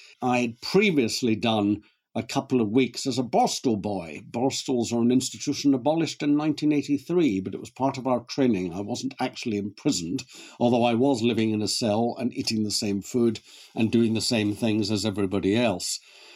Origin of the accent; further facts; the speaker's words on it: Glasgow, Scotland, United Kingdom; I was born and brought up in Glasgow a long time ago